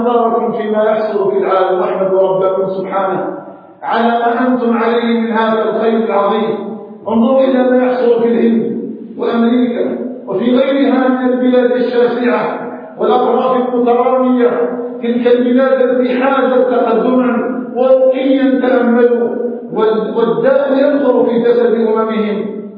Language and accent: Arabic; Algeria